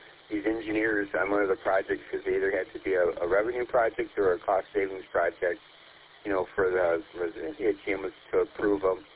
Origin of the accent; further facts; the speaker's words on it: Detroit, Michigan, United States; now in Roseville, United States; I've lived here since 1988, but I grew up in Detroit, 7 and Chainer area. I'm an East Sider